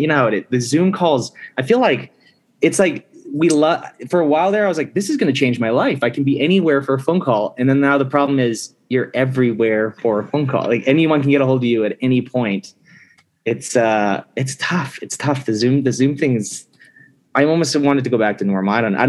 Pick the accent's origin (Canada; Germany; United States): Canada; I'm in the US right now. I'm in New Mexico right now filming, but my fiance is Canadian and I'm Canadian. And so we moved back during the pandemic. We're in Mississauga.